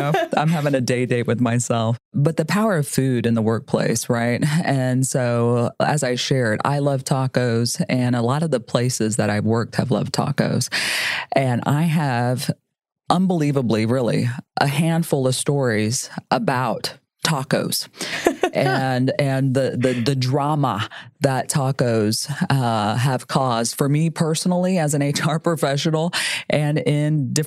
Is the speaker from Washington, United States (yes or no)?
no; San Antonio, Texas, United States; And where I come from, some of you all may or may not know, I am San Antonian. Okay. So I'm Hispanic from San Antonio, Texas, and I live in San Antonio. I'm very proud of San Antonio